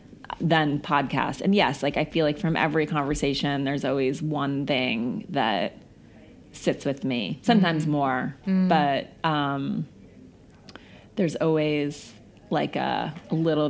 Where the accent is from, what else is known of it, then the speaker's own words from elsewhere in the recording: Missoula, Montana, United States; I'm almost 40, and I grew up in Missoula, Montana, which is like a small town.